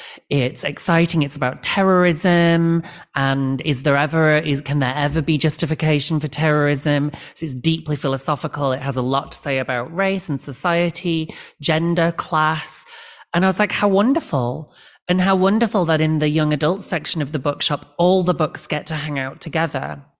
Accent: Leeds, Yorkshire, United Kingdom; I come from Winterfell. I come from not quite north of the wall, but you can see the wall from where I live. It's the same. I come from the same city as

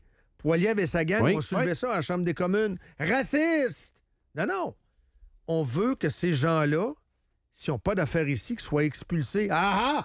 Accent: Canada; Moi, je suis un Canadien.

